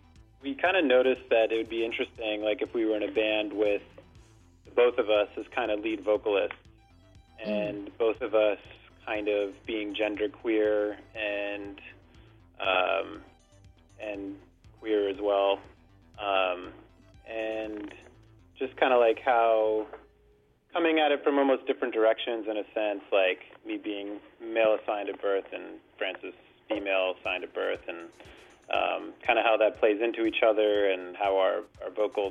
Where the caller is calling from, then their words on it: Brooklyn, New York, United States; Yeah, we're calling from Brooklyn right now.